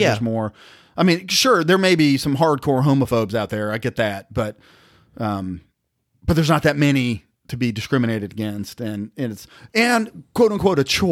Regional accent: the South, United States; we grew up in the South. We know a lot of racist people.

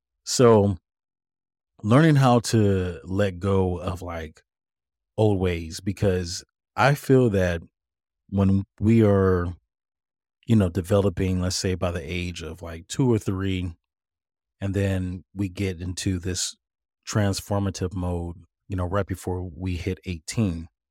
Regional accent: St. Louis, Missouri, United States; we are both originally from St. Louis, Missouri

